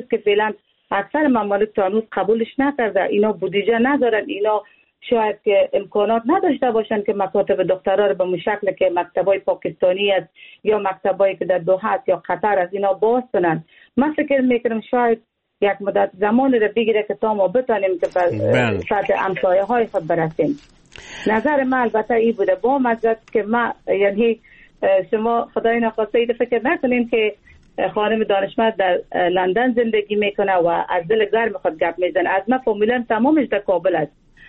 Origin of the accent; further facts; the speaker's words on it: Afghanistan; من یک افغان هستم